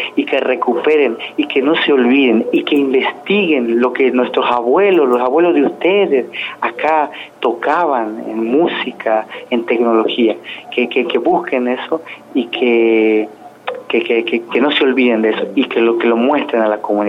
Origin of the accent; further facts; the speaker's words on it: Bolivia; eso como tallerista para mí y como boliviano es muy importante, porque estos conocimientos no se tienen que morir en Bolivia